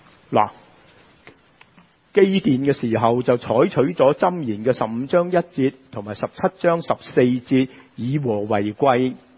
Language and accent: Cantonese; Guangdong, China; 好似我哋廣東人一樣咁直接嘛